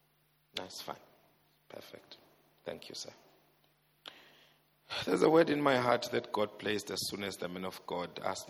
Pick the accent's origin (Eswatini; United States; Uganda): Eswatini; I'm from Swaziland, Eswatini now. I'm a child of God above everything else.